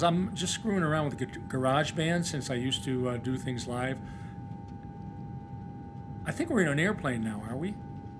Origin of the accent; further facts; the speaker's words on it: Nantasket Beach, Massachusetts, United States; I was born in Boston. Born in Nantasket Beach, which is a really incredible peninsula that sticks out in the Boston Harbor. I grew up there.